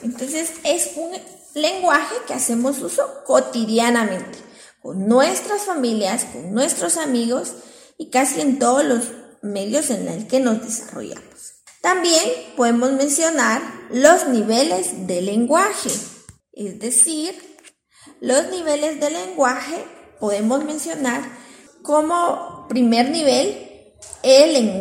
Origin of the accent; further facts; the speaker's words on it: Guatemala; ciertas palabras que tenemos como guatemaltecos, pero que en otros países no se utilizan